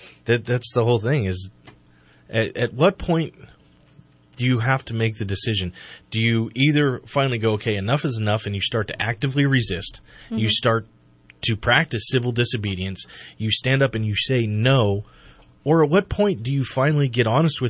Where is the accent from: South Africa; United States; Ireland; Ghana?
Ireland; I'm Irish. I have a racial handicap.